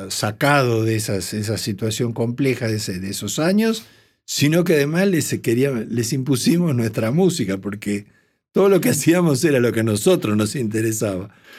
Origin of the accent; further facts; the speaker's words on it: Buenos Aires, Argentina; born there; also born or lived in France; Yo nací en Buenos Aires.